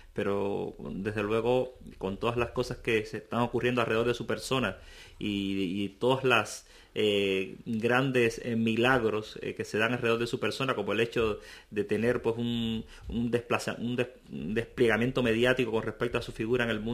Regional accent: Cuba; el gobierno cubano y nosotros como pueblo cubano tenemos derecho a exigirle un poco a ella

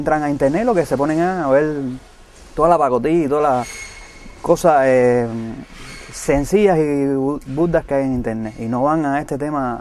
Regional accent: Cuba; Nosotros simplemente somos blogueros jóvenes cubanos que damos la visión como nosotros vemos la realidad cubana.

